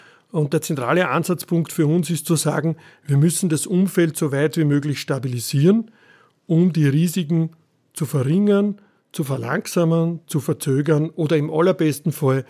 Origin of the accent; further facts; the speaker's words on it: Austria; weil wir dort als Österreicher einen Fußabdruck haben